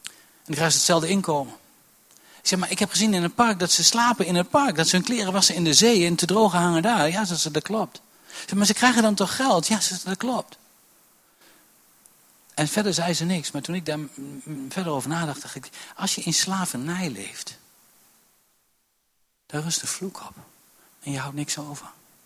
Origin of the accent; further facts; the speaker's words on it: Netherlands; ik ben Hollander en ik wil die tas kopen en ik wil korting.